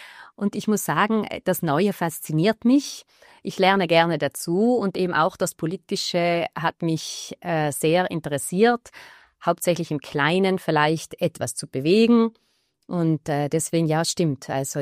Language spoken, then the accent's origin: German; South Tyrol, Italy; nicht in meiner Heimatgemeinde, wo ich aufgewachsen bin und das wäre jetzt Bad Schins, sondern im Unterland in Neumarkt.